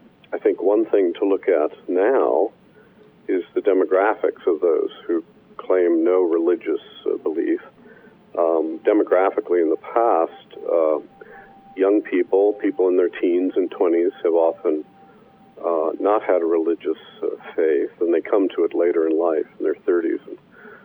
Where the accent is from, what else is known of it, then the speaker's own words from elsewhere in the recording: Wisconsin, United States; That I grew up in Wisconsin, and I still go back in the summers to Michigan, where they tell me I do have a Southern accent.